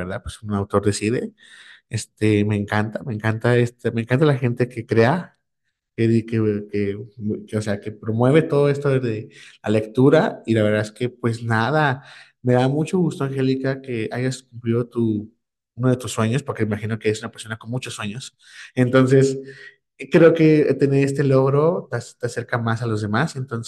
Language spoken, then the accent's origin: Spanish; León, Guanajuato, Mexico; nosotros somos de León, Guanajuato.